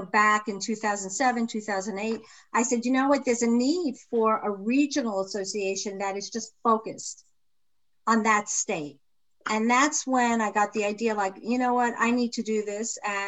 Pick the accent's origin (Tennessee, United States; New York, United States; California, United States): New York, United States; New York is, I'm from New York. So there's a special place.